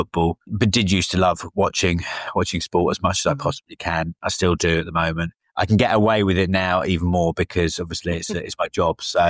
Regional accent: Salisbury, South West England, United Kingdom; moved away as an adult; also born or lived in London; Back in my hometown down in Salisbury in Wiltshire. So then I moved to London and I moved without a job

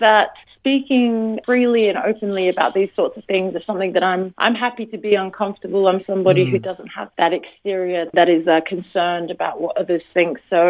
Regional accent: New South Wales, Australia; moved away as an adult; now in United Kingdom; I grew up in Western Sydney and I now live in the UK, have been for 8 years.

